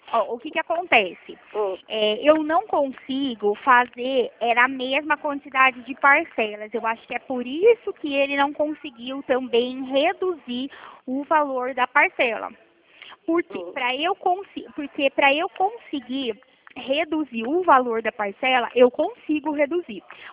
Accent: São Paulo, Brazil; Não, eu sou de São Paulo.

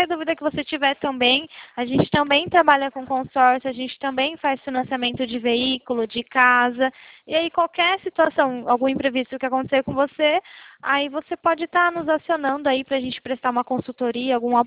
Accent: Valinhos, São Paulo, Brazil; de Valinho, São Paulo.

